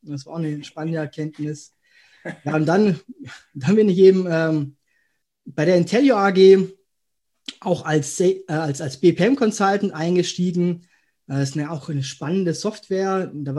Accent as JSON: {"language": "German", "town": "Schwäbisch Hall", "region": "Baden-Württemberg", "country": "Germany", "tie": "born or raised there", "said": "Und danach hat es mich dann beruflich quasi verschlagen, zurück in meine Heimat, in Schwäbisch Hall."}